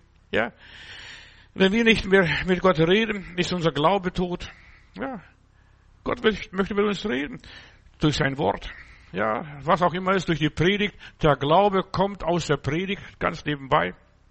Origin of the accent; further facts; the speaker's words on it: Augsburg, Bavaria, Germany; Ich bin an einem Baggersee bei uns zu Hause in Augsburg